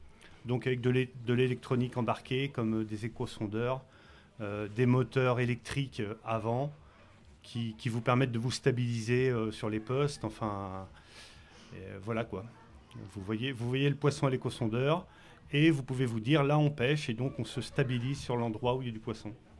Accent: Poitiers, Nouvelle-Aquitaine, France; Alors nous, on est originaire de Poitiers, dans la Vienne. à 3 heures d'ici à peu près.

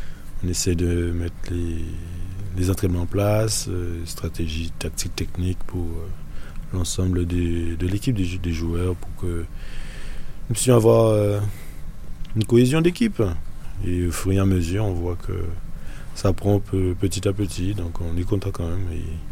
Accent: Guadeloupe; Je viens de la Guadeloupe, bien évidemment, j'ai oublié de le dire, mais je viens de la Guadeloupe et en Guadeloupe, j'ai pu fréquenter une MJC

